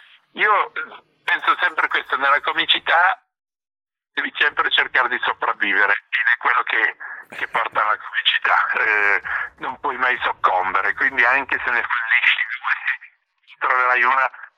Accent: England, United Kingdom; Perché sono cresciuto in Inghilterra negli anni della giovinezza

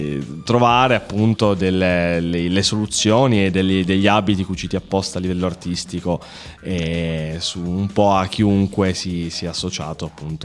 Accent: Turin, Piedmont, Italy; io sono di Torino, sono una grossa città, sono nato e cresciuto in una grossa città

